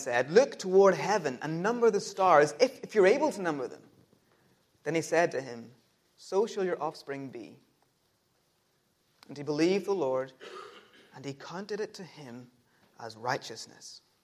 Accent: United Kingdom; I'm British

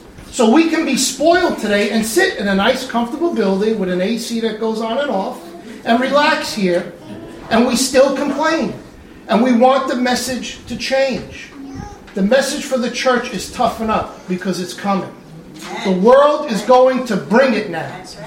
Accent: New York, United States; Now we understand this because we're from New York, we're from some other tough areas.

